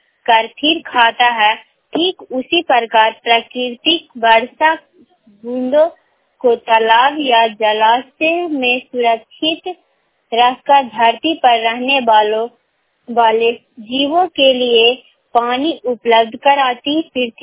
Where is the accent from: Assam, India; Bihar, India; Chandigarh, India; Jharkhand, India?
Bihar, India; मैं अमरावती से बोल रही हूँ। मेरा प्रखंड चंडी, मैं नालंदा जिला के रहने वाली हूँ।